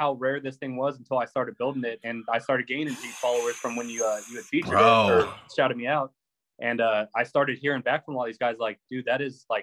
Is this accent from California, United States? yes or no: yes; California, United States; Growing up in California, the lowrider culture is huge.